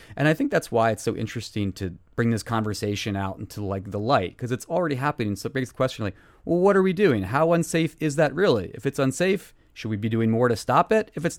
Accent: Pennsylvania, United States; I'm from Berks County originally, a rural area where we could take our pick of creeks and lakes to go and splash around.

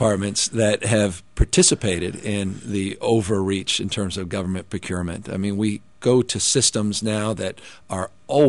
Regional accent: San Francisco, California, United States; I'm from San Francisco, the Bay Area

